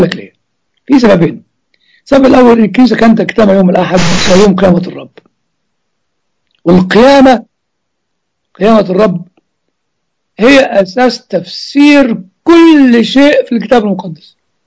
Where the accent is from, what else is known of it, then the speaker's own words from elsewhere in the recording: Egypt; now in United States; ها عندنا في امريكا وربما عندنا في مصر كمان،